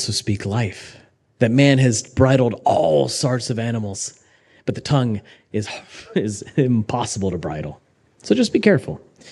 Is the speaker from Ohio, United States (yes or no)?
yes; Xenia, Ohio, United States; Growing up in the Midwest, there's probably a church on every single block.